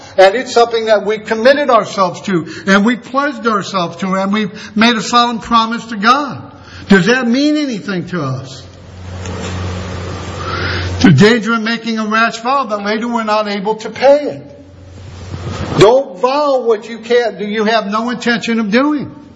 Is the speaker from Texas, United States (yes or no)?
no; Indiana, United States; There was a man when I grew up in Indiana, and he was a really dear man.